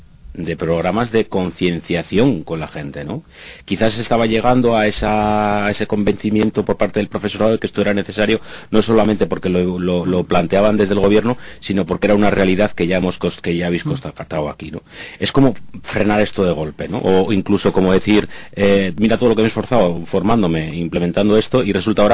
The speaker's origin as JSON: {"language": "Spanish", "region": "Andalusia", "country": "Spain", "said": "Yo vengo de Andalucía."}